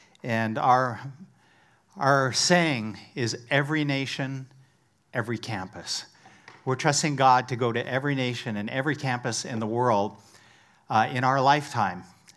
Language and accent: English; British Columbia, Canada; Now, I'm from British Columbia